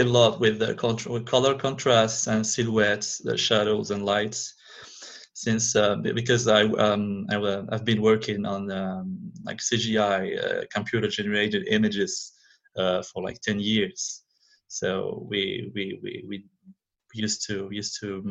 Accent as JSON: {"language": "English", "country": "Algeria", "tie": "born or raised there", "second_language": "English", "moved": "as an adult", "lives_now": "Paris, France", "said": "So I live in France since like 10 years. I was born and I grew up in Algeria, in North Africa. I came to France when I finished my fine arts studies in Algeria."}